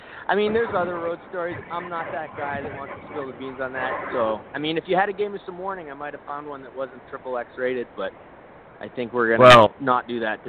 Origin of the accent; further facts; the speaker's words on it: Canada; Well, I'm Canadian, so I'm going to probably do work.